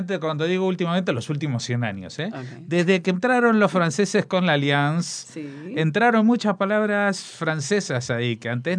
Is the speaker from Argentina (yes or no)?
yes; Argentina; como soy argentino